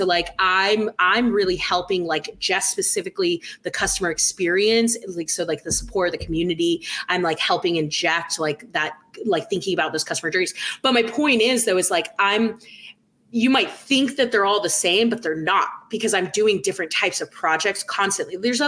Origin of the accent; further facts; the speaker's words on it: California, United States; I'm also from California. And so I'm so used to the mountains and trees all the time.